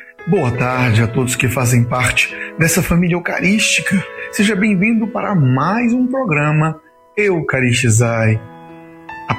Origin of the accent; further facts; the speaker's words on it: Maranguape, Ceará, Brazil; E eu, aqui, longe da minha terra, maranguapense, cearense, daqui, dessas terras